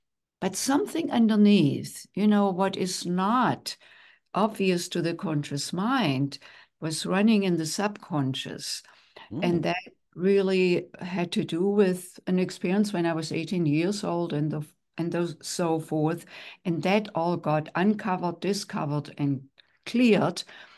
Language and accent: English; Germany; English is a second language; moved away as an adult; now in United States; I'm from Germany, was raised there, and in my late 20s came to the United States to do postgraduate work in music.